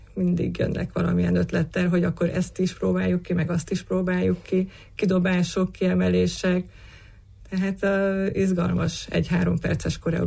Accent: Târgu Mureș, Mureș County, Romania; now in Hungary; Tulajdonképpen itt nőttem föl, és egyre jobban vonz az itthoni légkör

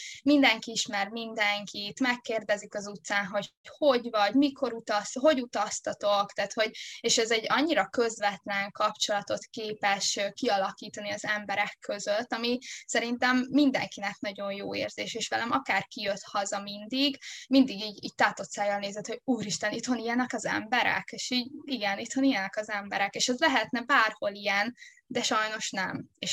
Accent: Csomafalva, Harghita, Romania; also born or lived in Budapest, Hungary; annak ellenére, hogy én Budapesten születtem, én azért a gyerekkorom nagy részét ugye Erdélyben töltöttem, Erdélyen belül pedig Csomagfalván, úgyhogy nekem ez nagyon közel áll a szívemhez.

